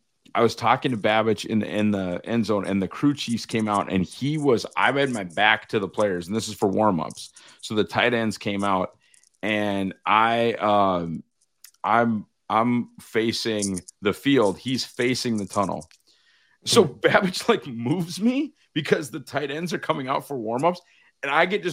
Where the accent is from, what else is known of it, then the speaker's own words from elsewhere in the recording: Northwood, North Dakota, United States; I'm from Northwood. Region 2, I think we used to be like District 8, but I can't remember.